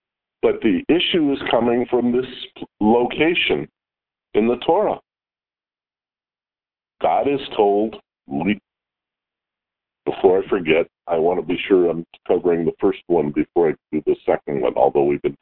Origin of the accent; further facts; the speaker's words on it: Los Angeles, California, United States; born there; Where were you born? I was born in Los Angeles.